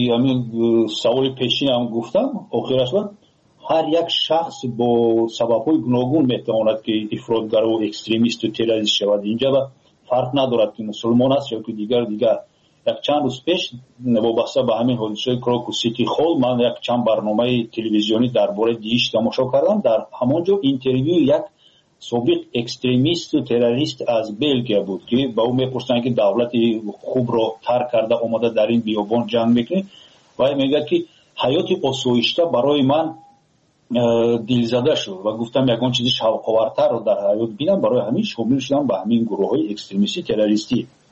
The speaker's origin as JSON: {"language": "Persian", "country": "Tajikistan", "said": "یگان فیلم تاریخی که فخر کنن تاجیکان که ما تاجیک هستیم نداریم."}